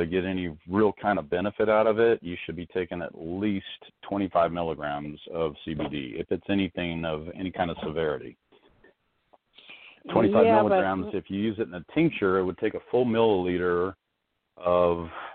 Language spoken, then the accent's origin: English; Phoenix, Arizona, United States; I'm from Phoenix, Arizona.